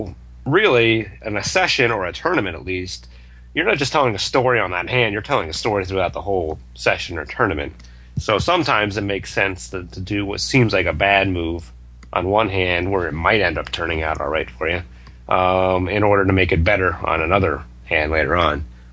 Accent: Scranton, Pennsylvania, United States; I got to think anybody from Scranton has got to be like, can we just get 12, 20 years in the future now?

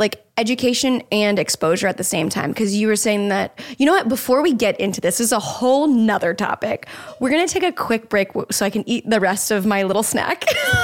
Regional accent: Jacksonville, Florida, United States; I grew up in Jacksonville.

